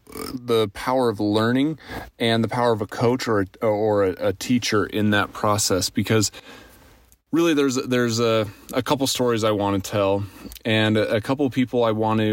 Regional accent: Idaho, United States; where I grew up in Teton Valley, a beautiful area, like I probably mentioned before, but we lived below a ski hill called Targhee, Grand Targhee Ski Resort.

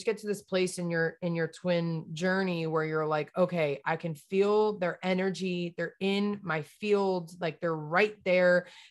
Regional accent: New Jersey, United States; And I grew up in Jersey. So I was like home, like Jersey.

